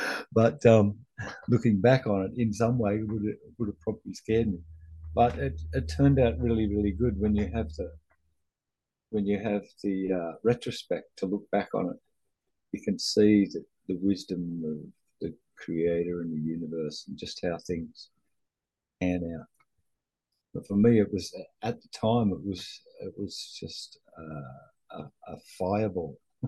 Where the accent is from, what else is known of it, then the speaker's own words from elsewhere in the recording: Australia; now in Canada; I'm an Aussie. I guess you can all tell by the accent. Who's ended up living in Canada and North America for the last 23 years, perhaps 24 years. I left Australia